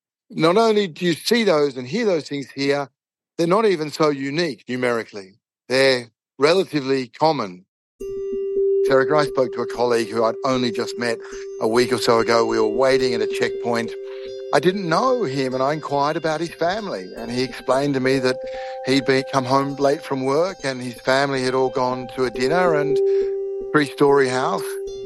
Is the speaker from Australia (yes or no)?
yes; Australia; I'm Australian